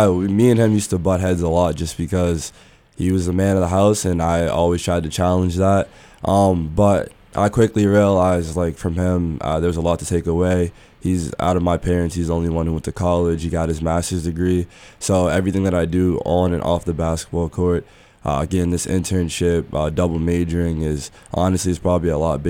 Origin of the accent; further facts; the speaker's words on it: Boston, Massachusetts, United States; So I grew up in Boston, Mass. Went to school there, Boston Renaissance Charter Public Schools until fifth grade.